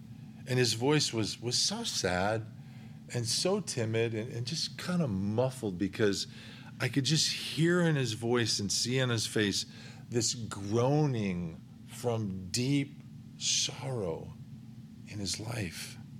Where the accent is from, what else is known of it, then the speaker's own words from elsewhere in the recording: Midwest, United States; And I grew up in the Midwest as well, so I know what humidity's like.